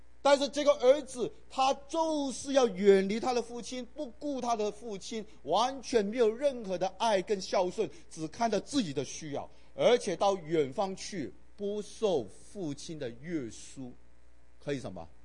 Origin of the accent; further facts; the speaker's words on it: Guangdong, China; 特别我们广东人在香港最后一次海鲜，各种的鱼类海鲜，哇，应有尽有。